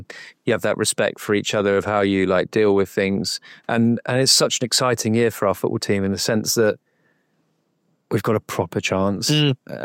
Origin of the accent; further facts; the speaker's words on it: England, United Kingdom; You know, it's just hard to control as English people. It's hard to control our mindset as fans, isn't it?